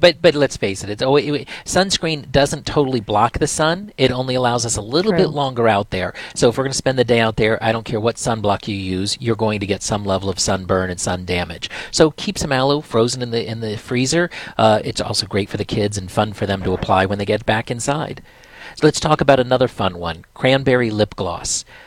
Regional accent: Florida, United States; because I'm from Florida

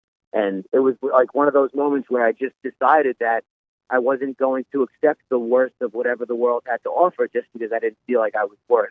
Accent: New York, United States; I'm also from New York, but that was just an afterthought.

